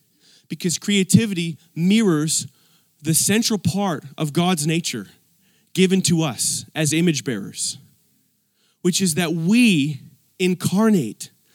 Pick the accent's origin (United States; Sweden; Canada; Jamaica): Canada; some of them were from China, and I was from Canada